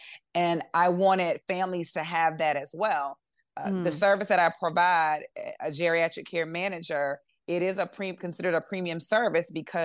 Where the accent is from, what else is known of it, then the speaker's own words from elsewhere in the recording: South Carolina, United States; so I'm from South Carolina, and I know it doesn't just happen in the South.